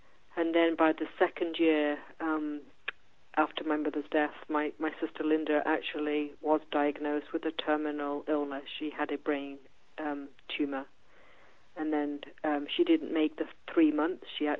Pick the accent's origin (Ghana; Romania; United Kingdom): United Kingdom; Coventry, West Midlands; growing up as a child in my hometown of Coventry, England